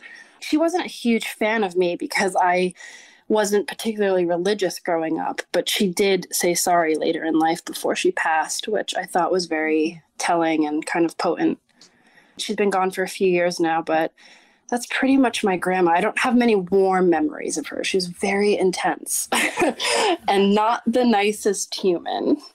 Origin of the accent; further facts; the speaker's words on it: New Jersey, United States; now in New York, United States; I am living in New York. I've been here for about 20 years. I was born in Jersey. I'm half Sicilian Italian. My mom is not. So I kind of was raised, you know, in New Jersey, there's a very big Italian population.